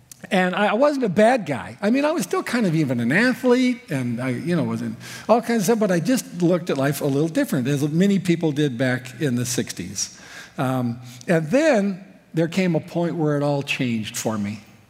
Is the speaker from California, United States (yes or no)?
yes; Long Beach, California, United States; I mean, I grew up in Long Beach. I went to Milliken High School in Long Beach.